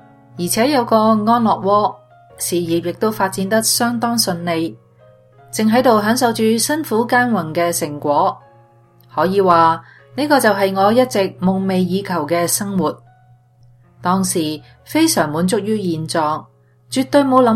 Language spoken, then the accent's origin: Chinese; Hong Kong; born there; moved away; also born or lived in Montreal, Canada; 我在香港出生，家境清贫